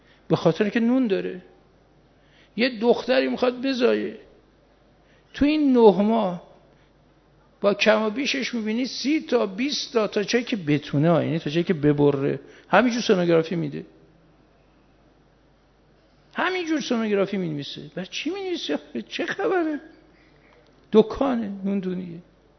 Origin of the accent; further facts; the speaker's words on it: Mashhad, Razavi Khorasan, Iran; نمیدونست که ما بچه مشهدیم